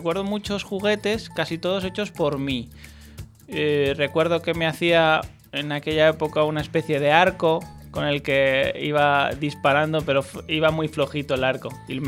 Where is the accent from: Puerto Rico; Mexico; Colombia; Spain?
Spain; Madrid, Community of Madrid; born there; Vaya, y nací aquí en Madrid.